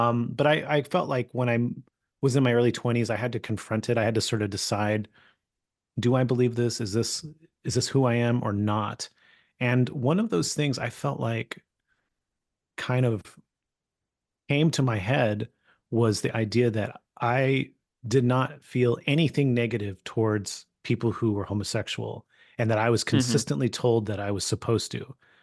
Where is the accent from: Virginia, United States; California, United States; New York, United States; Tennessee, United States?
California, United States; I have no connection to Long Island. I grew up in California